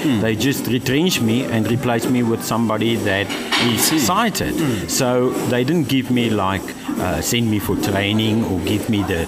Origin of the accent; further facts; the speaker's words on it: Cape Town, Western Cape, South Africa; But I was in Cape Town because I'm coming from Cape Town. I'm all the way from Cape Town